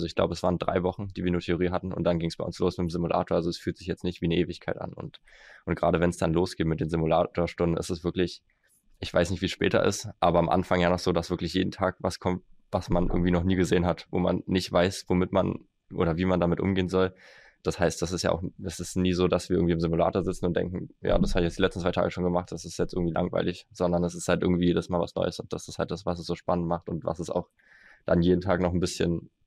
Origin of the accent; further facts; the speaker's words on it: Berlin, Germany; Ich bin aus Berlin, habe auch von Langen vorher noch nie gehört.